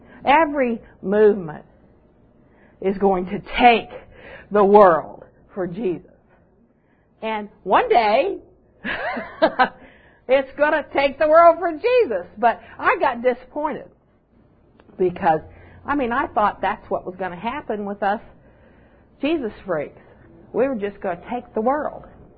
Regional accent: Alexandria, Virginia, United States; I grew up down in Alexandria, Virginia, and my dad and brother sold boats and built houses and everything.

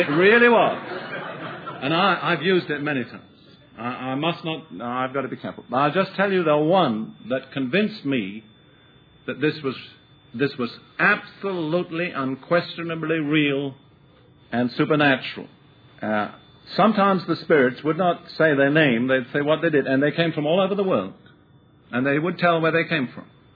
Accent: United Kingdom; I was trained as a logician, and I'm British, and I'm not over-emotional.

